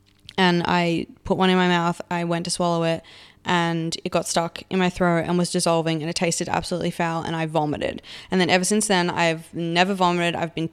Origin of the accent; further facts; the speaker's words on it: Melbourne, Victoria, Australia; now in Perth, Australia; So I'm from Melbourne originally. I've moved to Perth. I've been here for like 4 years now